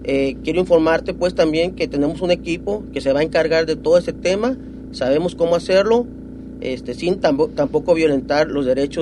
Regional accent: Puerto Vallarta, Jalisco, Mexico; mi pueblo, en Puerto Vallarta

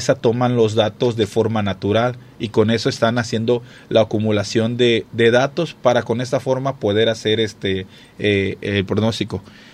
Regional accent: Acapulco, Guerrero, Mexico; mi tierra o Acapulco, donde cometimos errores

